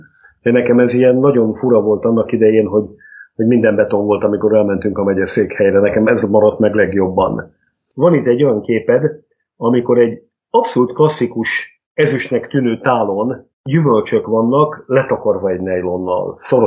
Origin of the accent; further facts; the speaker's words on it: Nógrád, Hungary; Én félig meddig Nógrád megyei vagyok